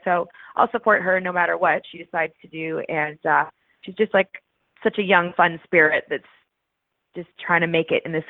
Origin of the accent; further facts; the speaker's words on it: Victoria, British Columbia, Canada; Yeah, we're actually both from the same town, hometown, too. We're both from Victoria, BC.